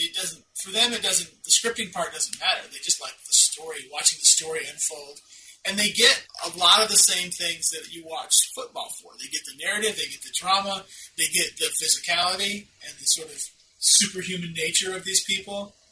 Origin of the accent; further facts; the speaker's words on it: Alabama, United States; because I grew up in Alabama, right?